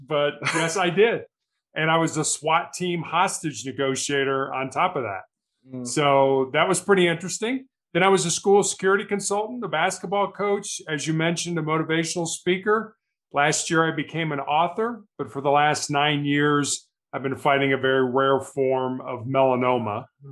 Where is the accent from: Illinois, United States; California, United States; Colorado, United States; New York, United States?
Illinois, United States; Chicago; So I am the oldest of three boys. I grew up in Chicago in the United States and went to college on a basketball scholarship at the Citadel in Charleston, South Carolina.